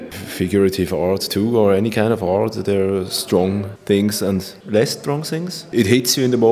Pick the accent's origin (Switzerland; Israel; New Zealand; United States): Switzerland; now in Vienna, Austria; Yeah, I come originally from Switzerland, but I live in Vienna.